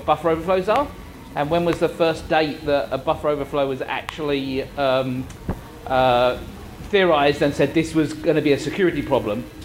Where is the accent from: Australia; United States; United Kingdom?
United Kingdom; I'm sorry, I'm British